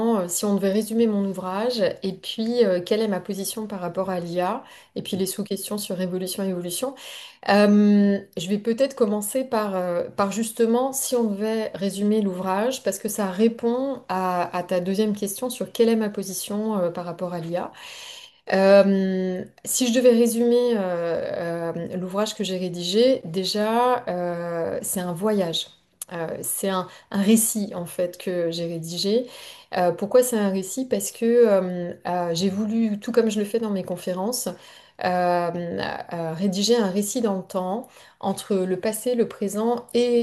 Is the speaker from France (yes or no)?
yes; Brittany, France; now in Montreal, Canada; Moi, je suis originaire de la Bretagne parce que comme vous l'entendez ou comme vont l'entendre les auditeurs, puis ça s'entend très rapidement lorsqu'on vit au Québec, je suis française. Mais effectivement, aujourd'hui, je vis au Canada et plus précisément à Montréal, au Québec, depuis 6 ans.